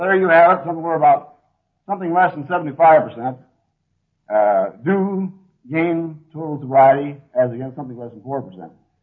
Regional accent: Ohio, United States; Well, I was born in Ohio, raised there, educated there, one of six kids.

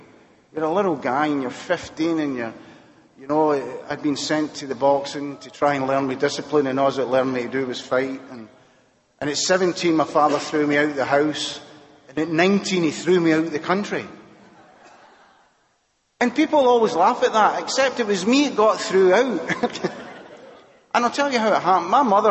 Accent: Glasgow, Scotland, United Kingdom; I was brought up in Glasgow, Scotland

